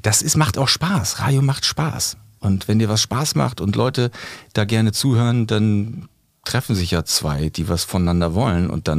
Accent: East Germany, Germany; Ich bin ja im Osten groß geworden.

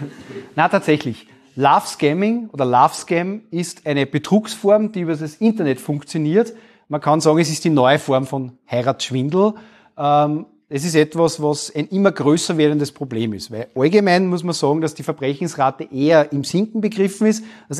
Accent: Austria; bei uns in Österreich

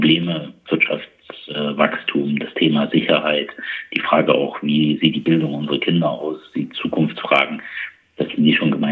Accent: Thuringia, Germany; das sage ich jetzt auch mal als Thüringer

